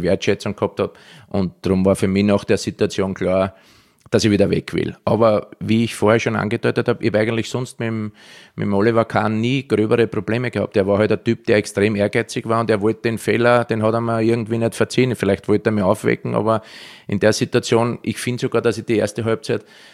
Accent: Vienna, Austria; accent: Viennese; Fein hochdeutsch ausgedrückt. Also ich habe im Wiener Dialekt was anderes gesagt.

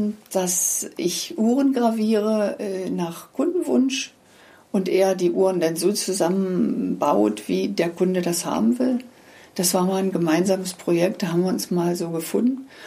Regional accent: Magdeburg, Saxony-Anhalt, Germany; born there; Ich komme ja aus Magdeburg gebürtig.

